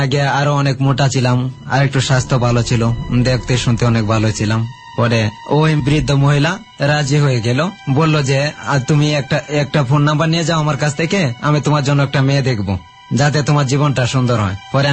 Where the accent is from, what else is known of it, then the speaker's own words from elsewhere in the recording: Barhatta, Mymensingh Division, Bangladesh; পরে আমি বললাম যে আমার বাড়ি বারহাটা।